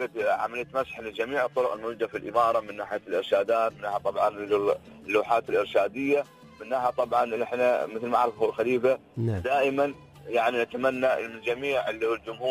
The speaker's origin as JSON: {"language": "Arabic", "region": "Ras Al Khaimah", "country": "United Arab Emirates"}